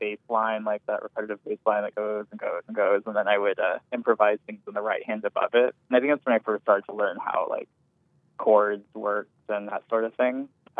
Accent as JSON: {"language": "English", "town": "Marietta", "region": "Georgia", "country": "United States", "tie": "born or raised there", "also_born_or_lived": "Baltimore / Princeton", "lives_now": "Philadelphia, United States", "said": "So I grew up in Marietta, Georgia, and I then moved to Baltimore for college and then went to Princeton for grad school. Now I'm in Philadelphia."}